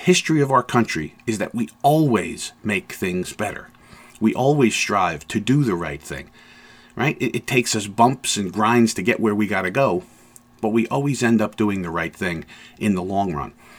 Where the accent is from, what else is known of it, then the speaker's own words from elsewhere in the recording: United States; born there; I am very grateful that I was born here in America.